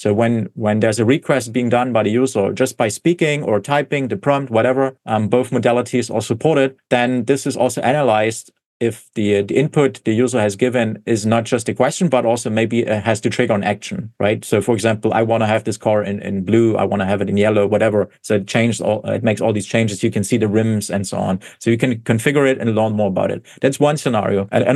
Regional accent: Germany; I'm from Germany, right? So if you look here in Germany, they're always a little bit resistant, right, to some of that stuff.

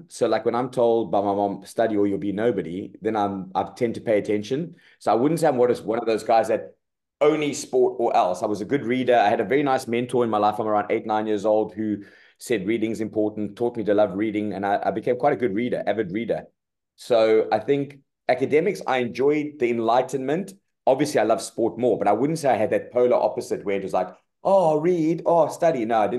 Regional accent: Cape Town, Western Cape, South Africa; also born or lived in Zimbabwe; Yeah, so I was born in Zim, but I lived in Cape Town from like two years old.

